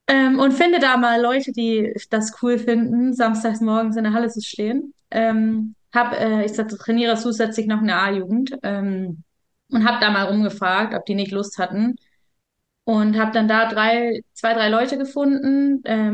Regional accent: Denmark; now in Germany; also ich komme ja aus Dänemark

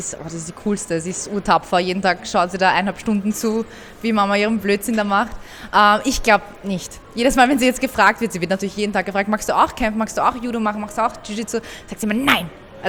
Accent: Austria; born there; Genau, also meine Eltern kommen aus dem Iran, ich bin hier geboren, aber ich würde doch sagen, dass ich Perserin bin. Aber genauso sage ich, ich bin Österreicherin, also man ist da so dazwischen.

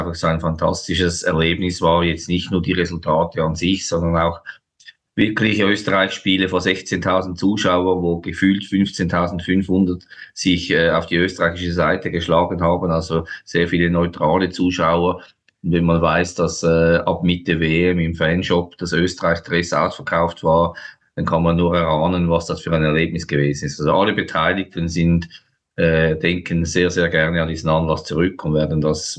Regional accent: Switzerland; auch in der Schweiz, wo ich herkomme

